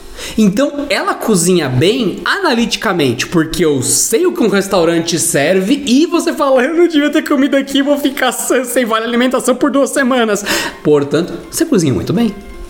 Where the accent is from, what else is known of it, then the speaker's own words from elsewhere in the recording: São Vicente, São Paulo, Brazil; Sou de São Vicente.